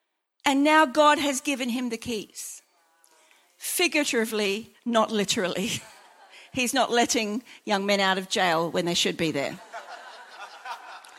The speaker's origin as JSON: {"language": "English", "country": "Australia", "said": "as an Australian"}